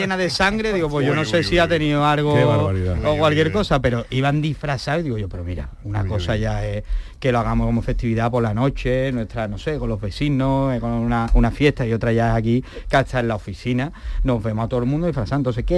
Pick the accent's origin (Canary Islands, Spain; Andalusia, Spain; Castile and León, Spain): Andalusia, Spain; no solo como andaluces, sino a nivel como España, como país.